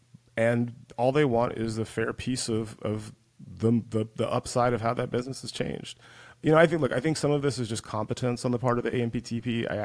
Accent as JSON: {"language": "English", "region": "Georgia", "country": "United States", "tie": "born or raised there", "said": "You know, I grew up in West Central Georgia, so a lot of my friends live in Atlanta now"}